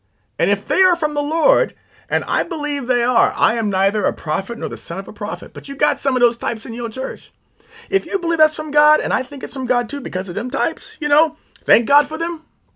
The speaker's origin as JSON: {"language": "English", "town": "Oakland", "region": "California", "country": "United States", "tie": "born or raised there", "said": "Now, I was born and raised in Oakland. I went to schools in Oakland. I have brothers and sisters and relatives here in Oakland."}